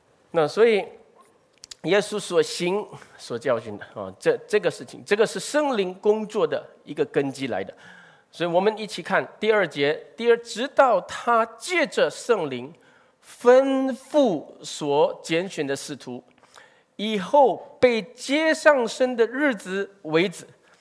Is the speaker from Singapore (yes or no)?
yes; Singapore; 为什么我们新加坡人在这个地方